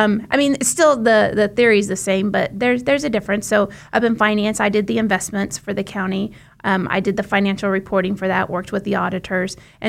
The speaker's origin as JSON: {"language": "English", "region": "Arkansas", "country": "United States", "tie": "born or raised there", "also_born_or_lived": "Hutchinson, Kansas / western Kansas", "said": "So I was born in Hutchinson and then lived in western Kansas for some time. My dad was in the meatpacking industry, so we moved to northeast Arkansas when I was in middle school."}